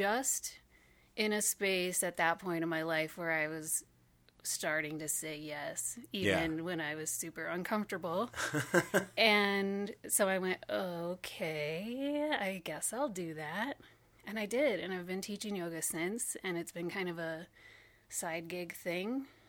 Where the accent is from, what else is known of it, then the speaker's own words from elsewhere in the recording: DeKalb, Illinois, United States; No, I'm from DeKalb, Illinois.